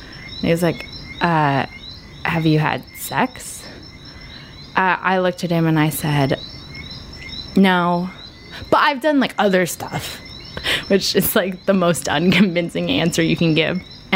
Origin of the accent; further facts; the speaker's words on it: United States; as an American woman, I'm so typically, like, I'm like, oh, well, like, what are the top three qualities?